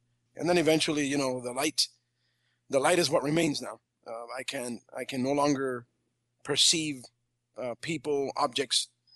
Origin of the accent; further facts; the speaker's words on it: Cuba; I am originally from Cuba.